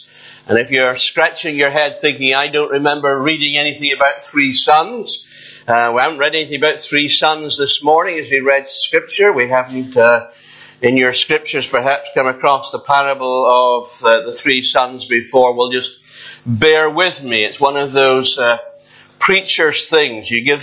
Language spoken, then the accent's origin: English; Edinburgh, Scotland, United Kingdom; what a pleasure it is to be back in my native town. I was born and raised in Edinburgh